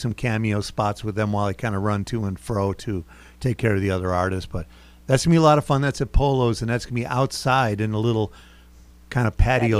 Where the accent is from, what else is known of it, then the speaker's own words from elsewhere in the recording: Charleston, South Carolina, United States; because I'm from Charleston.